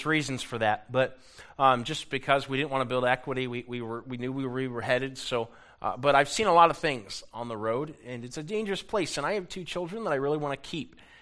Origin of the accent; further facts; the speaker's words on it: Florida, United States; But I grew up in Florida, so I don't know if it's my fault or not. But I don't like the snow.